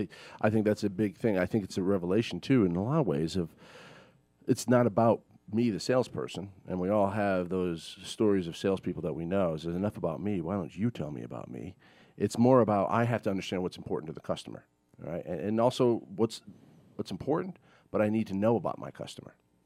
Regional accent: Connecticut, United States; now in Georgia, United States; I know I came from Connecticut to Georgia. That wasn't that bad, but that was 15 years ago.

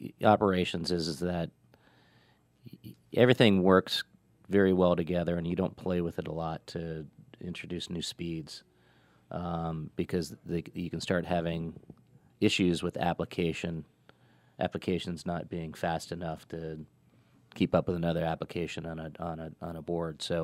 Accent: United States; And as an American, I'm proud to see that continues.

